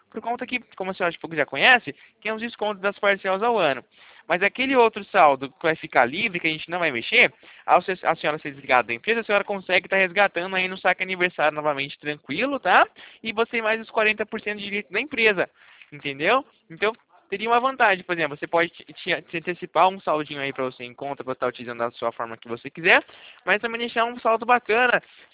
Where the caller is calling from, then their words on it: Itatiba, São Paulo, Brazil; Eu falo aqui de Itatiba, interiorzinho de São Paulo.